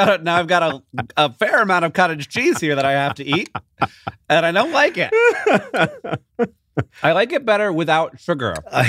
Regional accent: Orlando, Florida, United States; so I grew up in Orlando

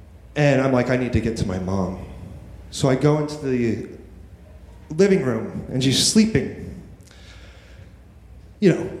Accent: Apple Valley, California, United States; I mentioned I was from California, and he comes up to me and he says, he's from Riverside, California. And I'm like, oh, I'm from Apple Valley, California. In the Mojave Desert, it's like, you know, 30 minutes away from there.

